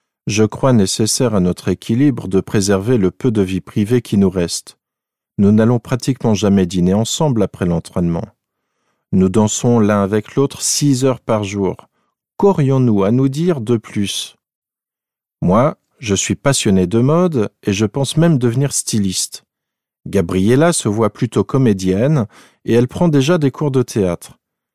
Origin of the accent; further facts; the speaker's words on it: Clermont-Ferrand, Auvergne-Rhône-Alpes, France; Nous venons tous les deux de Clermont-Ferrand.